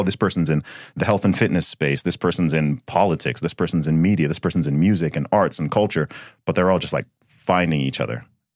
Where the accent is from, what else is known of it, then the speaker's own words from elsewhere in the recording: Saudi Arabia; now in Dubai, United Arab Emirates; I mean, I live in Dubai, and you were talking about, you know, you were in Dubai recently, and I grew up in Saudi Arabia